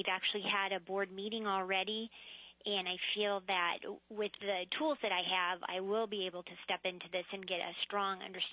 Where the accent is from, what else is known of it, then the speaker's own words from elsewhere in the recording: Juneau, Alaska, United States; now in Anchorage, United States; I grew up in Juneau. I'm married, have two kids. I work in family medicine, and I live in Anchorage now.